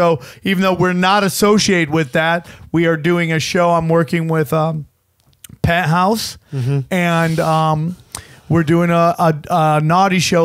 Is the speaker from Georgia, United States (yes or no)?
no; Syracuse, New York, United States; I'm from upstate New York, dude.